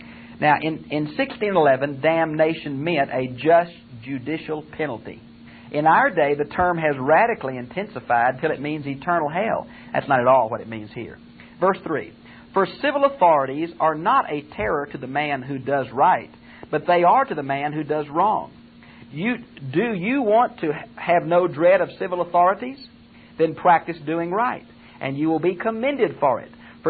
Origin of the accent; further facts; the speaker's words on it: United States; and I thank God for it, and I'm happy I'm American